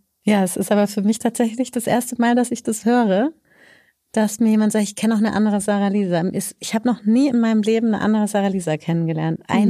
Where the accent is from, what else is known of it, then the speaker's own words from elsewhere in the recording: Stuttgart, Baden-Württemberg, Germany; born there; ich bin gebürtige Stuttgarterin